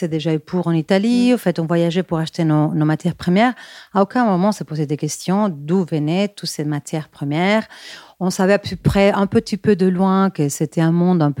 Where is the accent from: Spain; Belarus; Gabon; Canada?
Spain; Bilbao, Basque Country; French is a second language; moved away as an adult; now in Paris, France; Je suis espagnole de Bilbao. Mais bon, je suis aussi parisienne car j'habite à Paris depuis presque 17 ans, donc depuis très longtemps, je me sens vraiment parisienne.